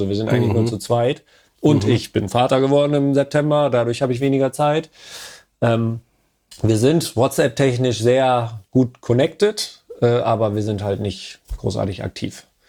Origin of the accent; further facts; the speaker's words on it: Bremen area, Germany; ich komme ja auch nicht aus Bremen. Zwar aus dem Umfeld, aber jetzt auch nicht aus dem Näher.